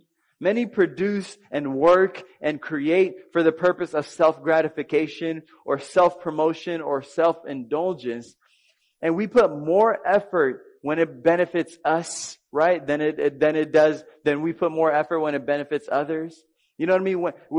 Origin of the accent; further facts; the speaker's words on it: Dallas, Texas, United States; Again, I'm from Dallas, which is a pretty big city, and I was mainly raised there, and education there is terrible, so I didn't learn a lot.